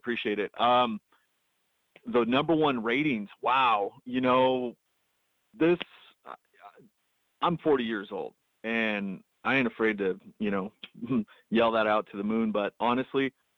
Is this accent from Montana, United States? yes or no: yes; Billings, Montana, United States; From Billings, Montana.